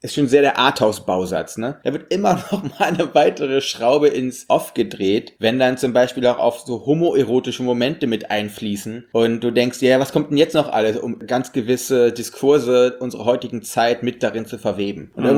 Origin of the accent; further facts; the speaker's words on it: Russia; weil wir sind nun mal einfach groß geworden in dem Land und haben deshalb einfach Background-Wissen